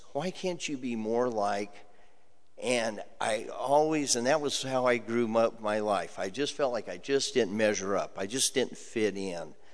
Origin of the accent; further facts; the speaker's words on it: California, United States; I was raised in Southern California. I had a great childhood.